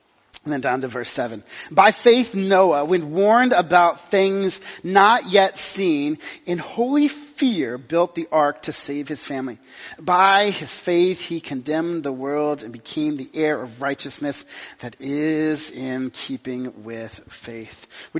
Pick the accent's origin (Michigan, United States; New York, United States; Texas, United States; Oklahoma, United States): Texas, United States; because I'm from Texas, so, like, they're mountains, but they're volcanoes.